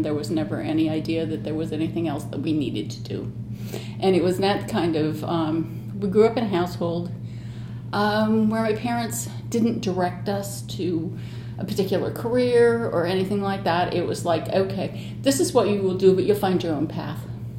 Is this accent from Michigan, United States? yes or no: yes; Battle Creek, Michigan, United States; born there; I was born in Battle Creek, Michigan, at Percy Jones General Hospital